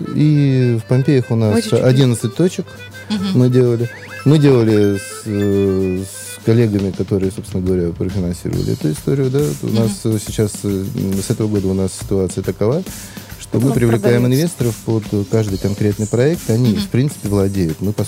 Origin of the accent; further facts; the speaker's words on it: Saint Petersburg, Russia; Мы с вами петербуржцы, мы россияне